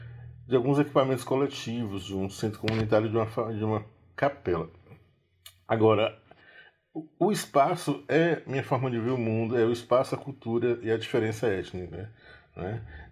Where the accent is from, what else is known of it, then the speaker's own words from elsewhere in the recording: Fortaleza, Ceará, Brazil; Eu sou de Fortaleza, eu venho, né, da militância negra em Fortaleza